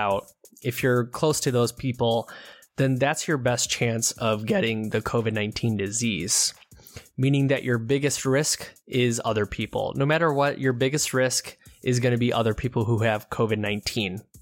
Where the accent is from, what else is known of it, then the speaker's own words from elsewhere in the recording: Ann Arbor, Michigan, United States; For example, here at my hometown of Ann Arbor, Michigan, there is a large hospital system